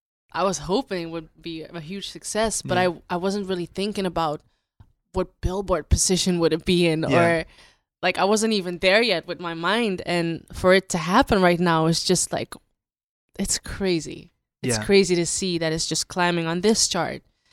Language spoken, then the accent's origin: English; Amsterdam, North Holland, Netherlands; now in United States; Well, as you know, I came all the way from Amsterdam.